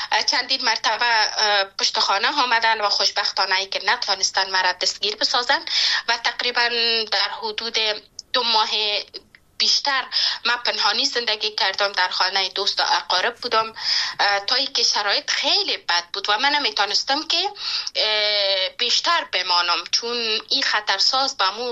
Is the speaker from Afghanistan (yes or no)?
yes; Panjshir, Afghanistan; born there; با پنچیر برام و جایی که من زادگاهم است